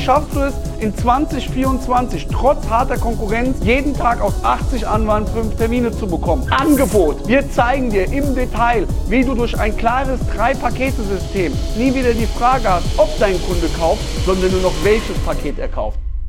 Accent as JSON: {"language": "German", "region": "North Rhine-Westphalia", "country": "Germany", "said": "Liebe Grüße erst nach Krefeld, NRW, ne? Krefeld ist ja, ich komme aus NRW, ne?"}